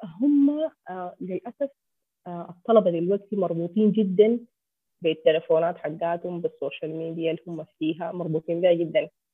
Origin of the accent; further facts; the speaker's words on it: Sudan; حيقولوا متخلفه هنا عندنا في السودان